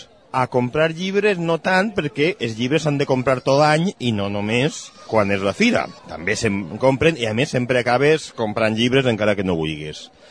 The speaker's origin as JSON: {"language": "Catalan", "town": "Castelló de la Ribera", "region": "Valencian Community", "country": "Spain", "tie": "born or raised there", "said": "a partir d'escriptors del meu poble, Castelló de la Ribera"}